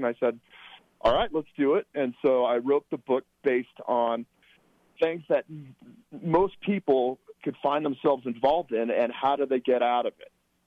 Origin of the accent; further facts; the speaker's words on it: Colorado, United States; I was born and raised in Colorado, and I'm back here now, and I couldn't be happier.